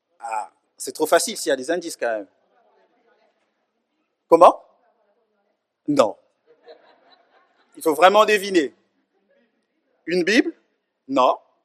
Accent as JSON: {"language": "French", "region": "Kinshasa", "country": "DR Congo", "said": "je viens du Grand Congo, mais pas du vrai Congo. Donc, vous avez compris ou pas? Donc, je suis congolais de Kinshasa"}